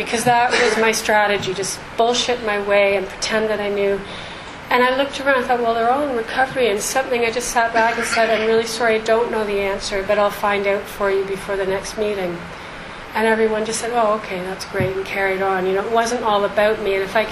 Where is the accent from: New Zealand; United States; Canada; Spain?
Canada; But this is the first, and I'm Canadian, and we've always taken a real interest in American politics